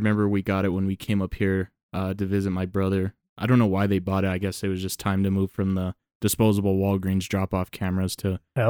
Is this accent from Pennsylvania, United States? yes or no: no; Gallup, New Mexico, United States; now in Albuquerque, United States; All 18 years